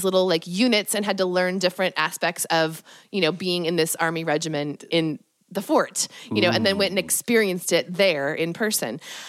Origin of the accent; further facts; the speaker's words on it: Stockton, California, United States; I grew up in Stockton, so it was like an hour and a half away.